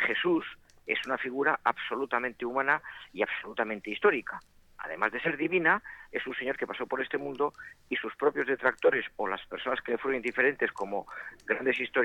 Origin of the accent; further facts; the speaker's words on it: Bilbao, Basque Country, Spain; como buen bilbaíno que soy